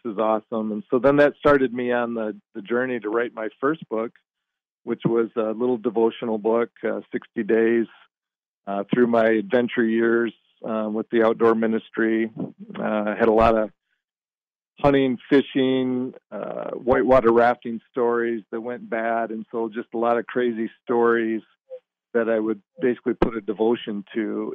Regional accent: Michigan, United States; And so, yeah, I grew up in Michigan And my dad was a big outdoorsman.

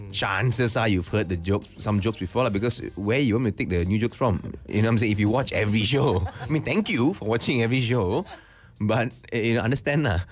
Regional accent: Malaysia; We happen to be Chinese. More importantly, we are Malaysian, and we're comedians.

